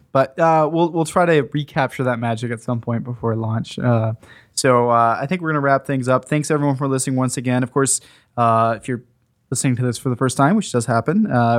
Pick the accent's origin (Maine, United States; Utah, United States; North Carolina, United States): North Carolina, United States; For the record, I'm from North Carolina, where barbecue was basically invented.